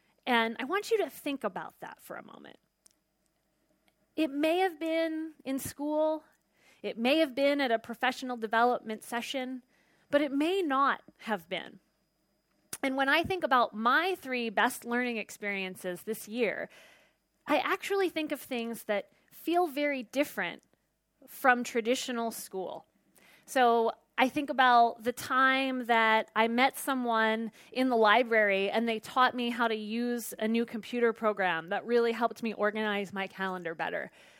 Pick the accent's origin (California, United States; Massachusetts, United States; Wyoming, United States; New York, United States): California, United States; San Francisco; I come from California in San Francisco, and I haven't seen rain in 10 months.